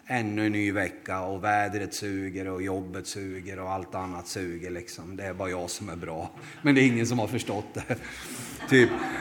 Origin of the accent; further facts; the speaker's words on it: Värnamo, Jönköping County, Sweden; Jag kommer från Värnamo, men jag är inte smålänning, kanske ni hör på dialekten. Jag tycker själv att jag är smålänning efter 20 år där, men det tycker inte de som bor där. Utan de tycker jag har någon annan dialekt.